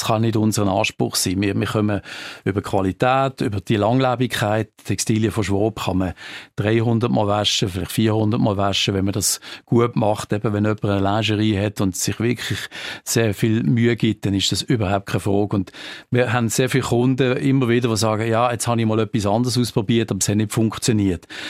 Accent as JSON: {"language": "German", "country": "Switzerland", "said": "Und dort ist es für uns als Schweizer relativ schwierig, im grossen Stil hineinzukommen."}